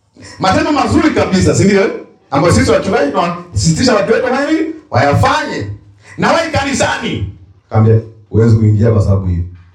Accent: Tanzania; Mimi ni Mtanzania kwa kuzaliwa. Mimi ni raia wa mbinguni pia kwa kuzaliwa.

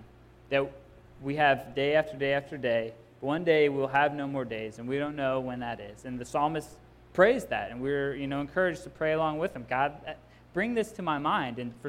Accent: the South, United States; there are, you know, any number of people who I grew up with in the South

